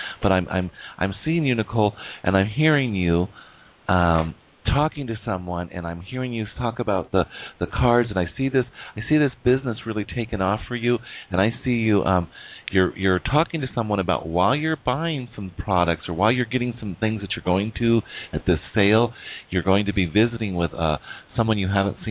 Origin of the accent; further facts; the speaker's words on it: United States; you know I'm Native American and so is Psychic Celeste.